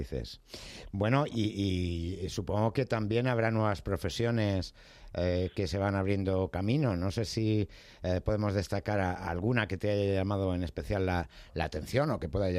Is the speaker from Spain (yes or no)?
yes; Community of Madrid, Spain; también nos ha llamado la atención porque somos madrileños